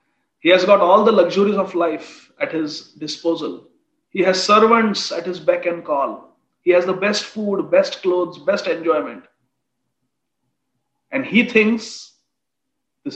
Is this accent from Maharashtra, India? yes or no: yes; Akola, Maharashtra, India; When I was growing up in my hometown in Akola, there were dabba latrines.